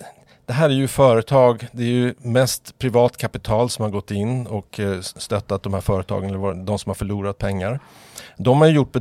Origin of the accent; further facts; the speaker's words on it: Luleå, Norrbotten County, Sweden; born there; now in Stockholm, Sweden; Ja, jag är född i Luleå och bor i Stockholm